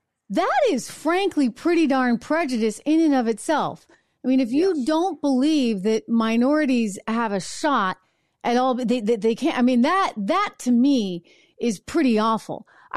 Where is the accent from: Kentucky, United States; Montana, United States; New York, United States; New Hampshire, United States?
New Hampshire, United States; I was visiting my hometown in New Hampshire recently and went to my favorite restaurant and I almost fell over.